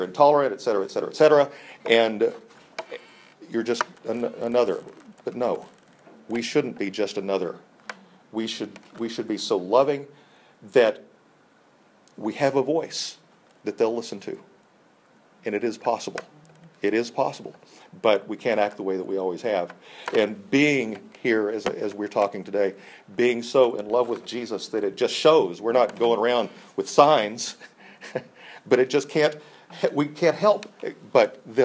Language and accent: English; United States; I can't believe the fact that you know, this is as an American, right?